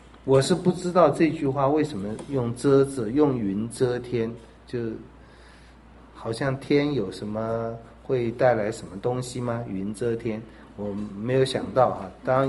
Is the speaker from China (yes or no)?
yes; China